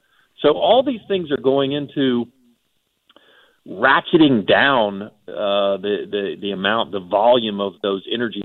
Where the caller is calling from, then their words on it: Texas, United States; like we had in Texas, and I'm calling you from Texas today